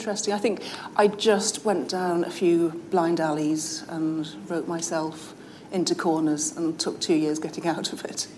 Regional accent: Wales, United Kingdom

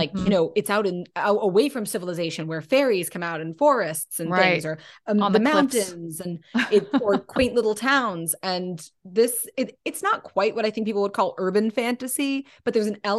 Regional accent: New York City, New York, United States; growing up in New York City and as a Harry Potter fan

